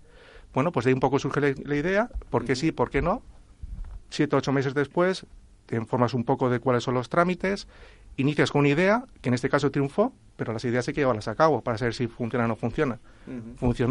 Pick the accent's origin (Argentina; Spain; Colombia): Spain; en principio, soy el único español que tiene una empresa receptiva en Dubái.